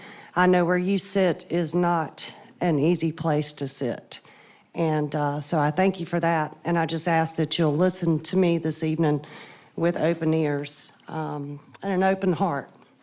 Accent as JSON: {"language": "English", "town": "Cassett", "region": "South Carolina", "country": "United States", "tie": "born or raised there", "said": "I was born and raised in Cassett, South Carolina."}